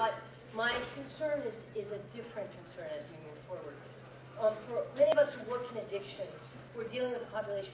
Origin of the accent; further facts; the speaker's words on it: Boston, Massachusetts, United States; I'm from Boston